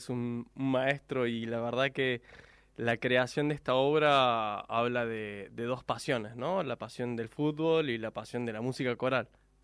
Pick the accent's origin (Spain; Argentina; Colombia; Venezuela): Argentina; nos da mucha identidad a todos como argentinos